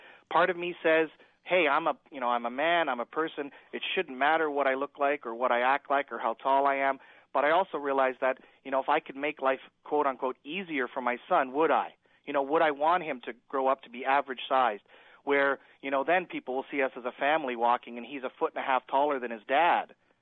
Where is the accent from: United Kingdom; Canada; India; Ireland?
Canada; I'm originally from Canada and was in the Little People of Canada organization for a while.